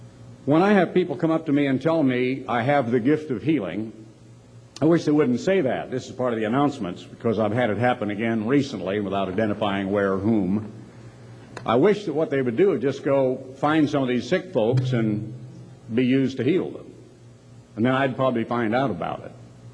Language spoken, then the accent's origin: English; United States; because I'm an American, and because I know what is out there in the world